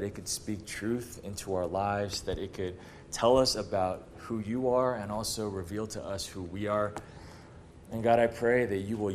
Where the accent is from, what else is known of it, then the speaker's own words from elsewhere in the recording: Torrance, California, United States; now in Texas, United States; I grew up in Torrance. Okay, I live in Texas now, but I grew up in Torrance.